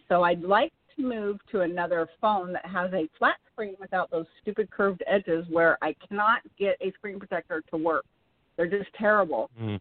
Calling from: Woodland Hills, California, United States; I am actually calling from Woodland Hills, which is 818, but I have an 805 number.

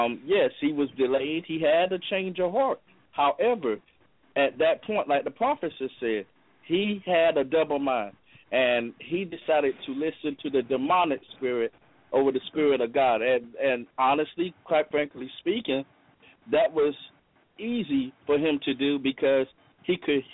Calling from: Warsaw, North Carolina, United States; I'm actually calling from Warsaw, North Carolina.

